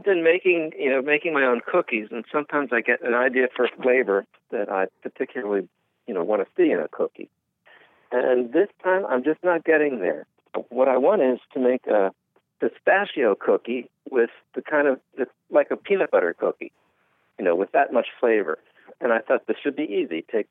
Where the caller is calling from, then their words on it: Pennsylvania, United States; I'm calling from, well, I'm near Philadelphia right now.